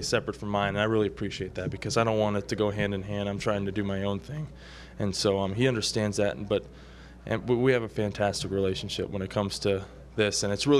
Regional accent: California, United States; I'm an A's fan. I grew up in Northern California

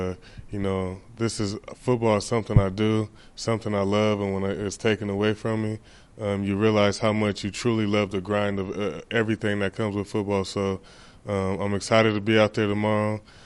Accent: California, United States; I'm from California, so, you know, I'm going to have some family here tomorrow.

